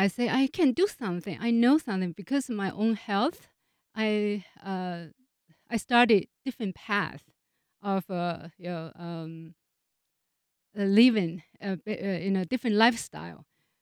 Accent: China; now in United States; I grew up in China, and also ate a lot of bean products

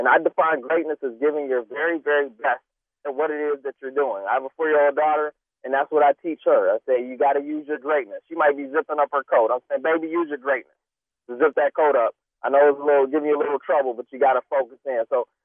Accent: Detroit, Michigan, United States; I also have a speech on Saturday in Detroit at 5:30 in my hometown

